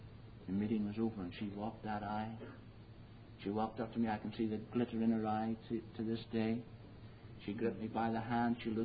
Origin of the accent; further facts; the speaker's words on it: Lurgan, Northern Ireland, United Kingdom; I was brought up in the Episcopalian Church. And I never heard I needed to be saved. I thank God for an old Baptist preacher that came to Lurgan, County Armagh, North Ireland.